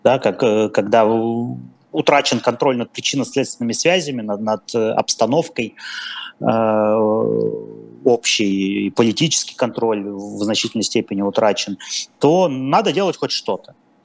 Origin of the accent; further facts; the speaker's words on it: Perm, Perm Krai, Russia; я сам пермяк